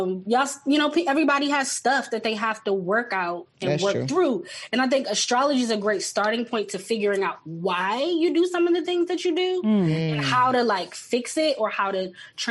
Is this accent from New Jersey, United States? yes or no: no; Washington, District of Columbia, United States; I'm from Northeast. I'm not like from, you know, Southeast D.C. or anything.